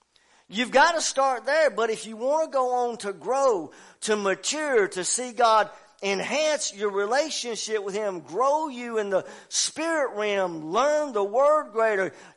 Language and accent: English; Murfreesboro, Tennessee, United States; now in Athens, United States; Especially Murfreesboro, my hometown. I get turned around in places now.